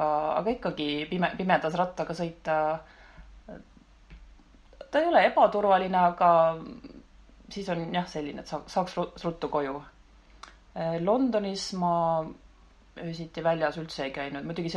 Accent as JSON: {"language": "Estonian", "region": "Järva County", "country": "Estonia", "said": "kuigi olen Järvamaalt pärit, siis ema poolt on mul kõik sugulased Tartumaal"}